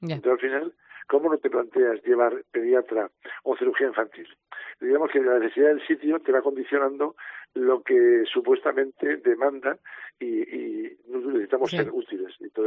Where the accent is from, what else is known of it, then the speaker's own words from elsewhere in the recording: Region of Murcia, Spain; la mayor parte somos murcianos